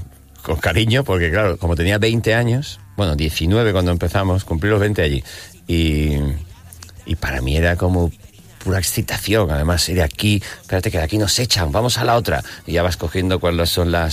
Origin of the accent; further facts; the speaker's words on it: San Fernando, Andalusia, Spain; desde mi primera banda que monté en mi pueblo, en San Fernando, con mis amigos